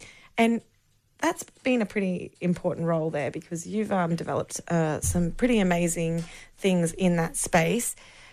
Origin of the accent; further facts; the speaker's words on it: Woodridge, Queensland, Australia; Okay, fine. I'm from Woodridge as well.